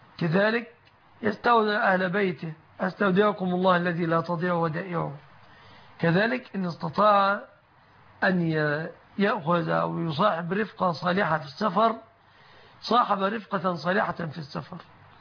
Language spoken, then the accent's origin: Arabic; Egypt; لأن المحل عندنا في مصر يعني دكان